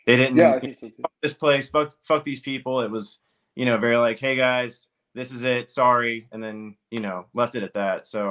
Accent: Melbourne, Florida, United States; So I grew up on the Space Coast, like Melbourne, just south of Cocoa Beach. I played baseball as a kid.

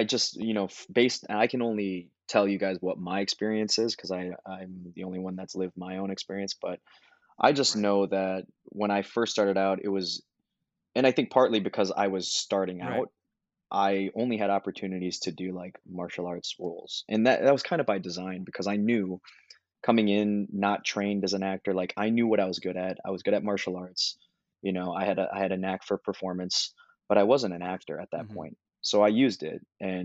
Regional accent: Minnesota, United States; I grew up in Minnesota.

